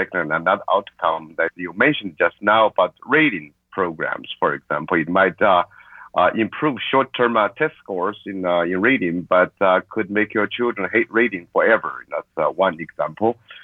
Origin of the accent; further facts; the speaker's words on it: China; Because I was born and raised in China, I saw the impact of test scores, testing systems.